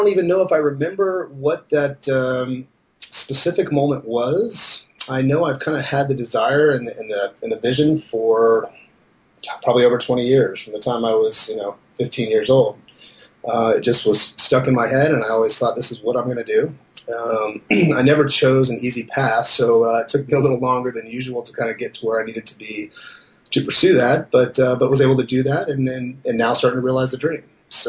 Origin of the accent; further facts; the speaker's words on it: San Antonio, Texas, United States; moved away as an adult; Well, I was more or less raised in Texas, in South Texas. I grew up in San Antonio, but at the age of 18, I got the hell out as quick as possible.